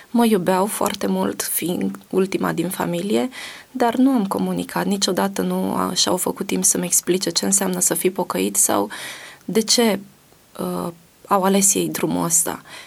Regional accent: Bucharest, Romania; born there; m-am născut lângă București și jumătate din ei erau acasă.

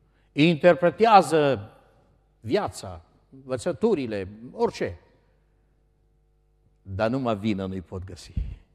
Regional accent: Arad, Arad County, Romania; Eu am crescut la Arad într-un cartier care a fost sat înainte.

